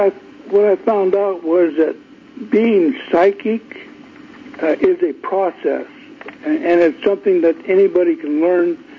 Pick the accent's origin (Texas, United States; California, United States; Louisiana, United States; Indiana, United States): California, United States; Whittier; born there; I was born in Whittier, California.